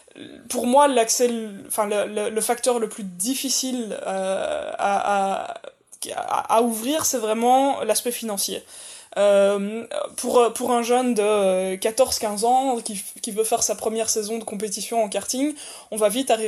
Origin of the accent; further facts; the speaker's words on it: Wallonia, Belgium; now in Brussels, Belgium; j'ai 34 ans, je suis belge et je suis pilote de course pour les Iron Dames. Je vis à Bruxelles depuis 15 ans et je suis originaire de la région liégeoise en fait, la région francophone en Belgique.